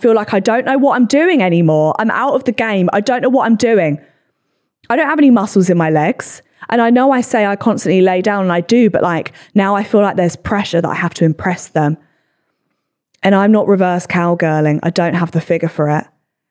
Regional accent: England, United Kingdom; only because we're English. No one cheerleads over here.

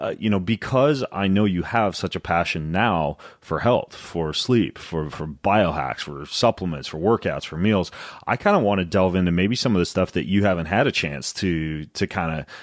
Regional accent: Idaho, United States; I'm an Idaho boy. I'm an Idaho boy. So I had to step up in life because I started in the panhandle.

